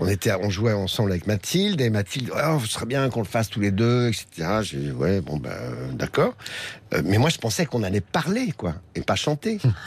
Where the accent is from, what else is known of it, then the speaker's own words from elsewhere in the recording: Paris, Île-de-France, France; Moi, je suis parisien, donc je peux vous dire qu'à Paris